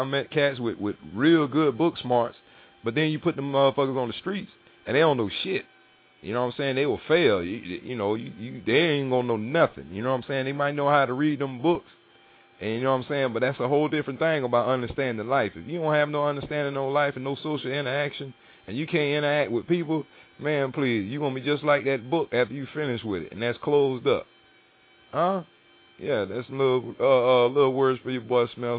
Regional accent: Florida, United States; If I ain't, my bad. I'm from Florida. It goes down real big.

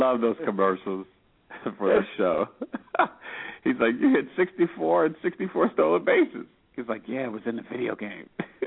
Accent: New York, United States; But it's a privilege for me as a New Yorker.

